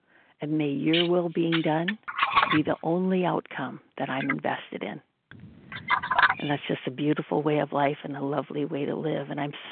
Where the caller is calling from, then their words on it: California, United States; California.